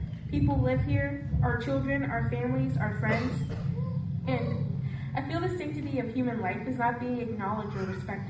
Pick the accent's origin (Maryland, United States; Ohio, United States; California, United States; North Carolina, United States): Maryland, United States; Baltimore; I was born and raised in Curtis Bay, a tight-knit community in the city of Baltimore. Curtis Bay is my home